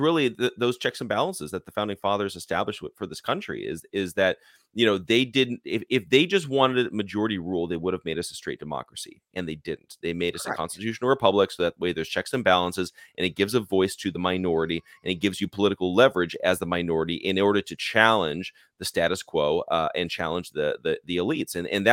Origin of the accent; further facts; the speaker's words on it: Arizona, United States; And I grew up in Arizona.